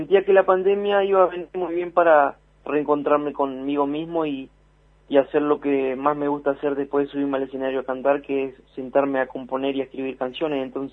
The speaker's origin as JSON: {"language": "Spanish", "town": "El Maitén", "region": "Chubut", "country": "Argentina", "tie": "born or raised there", "said": "gracias a Dios me agarró acá en mi pueblo, el Maitén"}